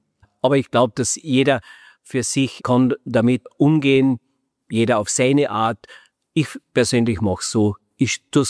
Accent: Carinthia, Austria; bei uns zu Hause in Kärnten.

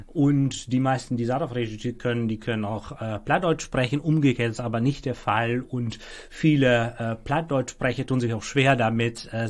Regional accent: Friesland, Netherlands; German is a second language; ja, wie die meisten wahrscheinlich schon hören können, ich komme aus den Niederlanden und ich habe den größten Teil meines Lebens in der Provinz Friesland verbracht. Inzwischen wohne ich schon wieder eine ganze Weile in der Provinz Groningen

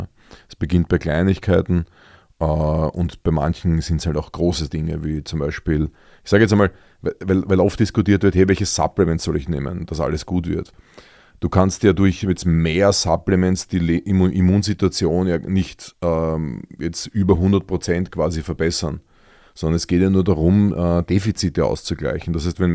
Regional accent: Vienna, Austria; für mich als Wiener

